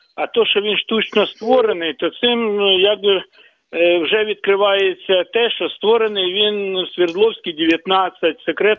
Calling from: Kyiv Oblast, Ukraine; Київщина.

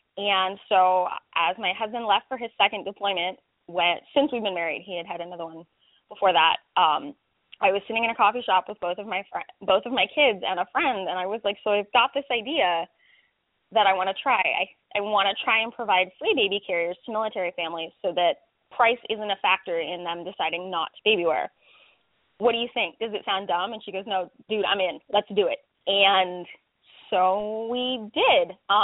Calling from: Chester, Virginia, United States; I am calling from Chester, Virginia. My husband is currently stationed at Fort Lee.

